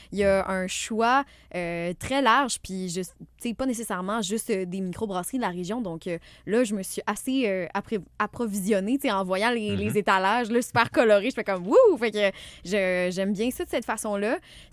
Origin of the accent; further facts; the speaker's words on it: Quebec, Canada; now in Trois-Rivières, Canada; je viens pas de la région, je viens des Laurentides.